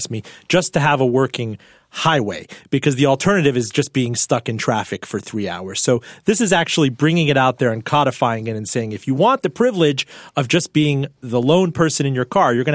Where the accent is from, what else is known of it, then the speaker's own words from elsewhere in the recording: Miami, Florida, United States; I've seen it in my hometown, Miami